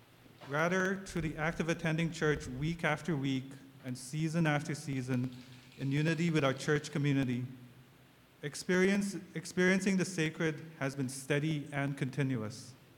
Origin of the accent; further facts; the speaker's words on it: Nagaland, India; I am originally from Nagaland, which is a small state in India's northeastern region. The region is basically wedged between the Himalayas and China in the north and the country of Myanmar in the east.